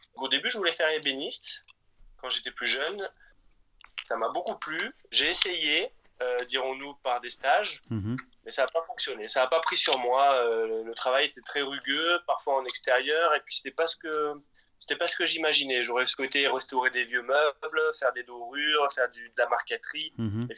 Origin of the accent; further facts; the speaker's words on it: Toulon, Provence-Alpes-Côte d'Azur, France; oui, je viens de Toulon et très tôt j'ai voulu avoir un travail manuel.